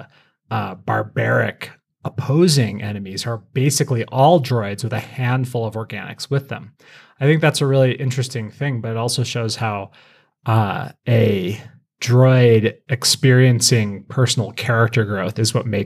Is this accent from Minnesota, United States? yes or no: no; Colorado, United States; which is closer to home for me because I grew up in Colorado